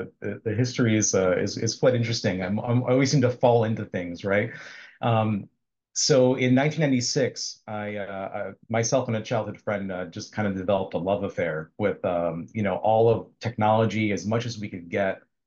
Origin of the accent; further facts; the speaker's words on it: United States; We're both Macedonians, first generation, growing up in the States.